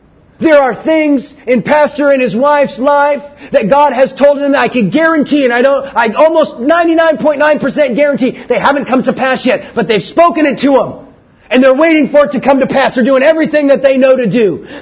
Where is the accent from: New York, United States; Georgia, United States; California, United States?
California, United States; Was to go to USC. Because I was from Southern California.